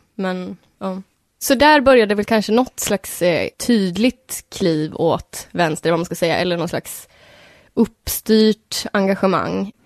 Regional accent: Gävle, Gävleborg County, Sweden; now in Malmö, Sweden; Jag tror det var en ganska bra plats att växa upp på. Men jag tycker också att det finns en sorts hårdhet i Gävle som kanske inte finns här i Malmö.

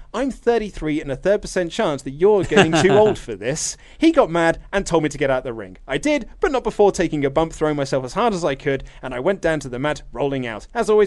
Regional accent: Luton, East of England, United Kingdom; now in Prague, Czech Republic; I currently live in Prague, which the brackets Czech Republic, though I'm originally from Luton Town.

